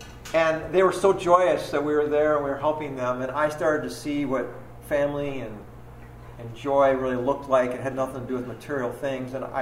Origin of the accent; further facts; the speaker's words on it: Glenview, Illinois, United States; So I grew up in the Chicago area, Glenview, was part of a family business in Evanston for quite a while